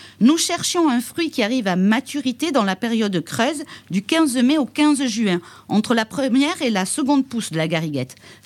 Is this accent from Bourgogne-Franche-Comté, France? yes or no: no; Paris, Île-de-France, France; now in Dordogne, France; J'ai grandi à Paris